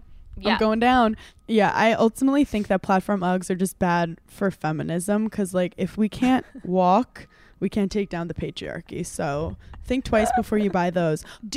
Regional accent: New York, United States; We grew up in New York. So I thought half the world was Catholic and half was Jewish growing up.

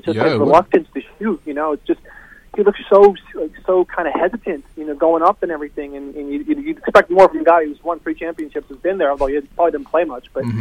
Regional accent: Toronto, Ontario, Canada; moved away as an adult; now in United States; But I'm actually from Toronto, but I'm living here for my PhD.

